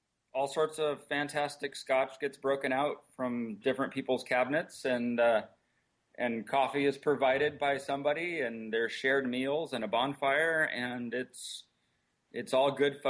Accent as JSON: {"language": "English", "region": "California", "country": "United States", "tie": "born or raised there", "also_born_or_lived": "Hawaii", "moved": "as an adult", "lives_now": "Washington, United States", "said": "No, I'm Hawaiian born and Southern California raised."}